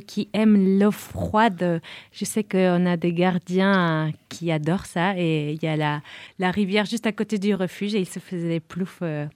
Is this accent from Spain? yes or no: yes; Spain; Bon, moi je suis espagnole, j'ai appris à faire la tortilla à pas mal de gardiens et gardiennes